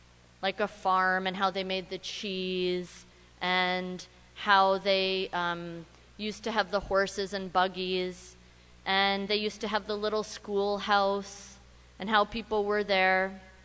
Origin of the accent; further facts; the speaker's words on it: Canada; Ever since I was a child and I was born and raised in Canada, on both lines of my grandmother, we were here for 200 years, since the early part of the 19th century.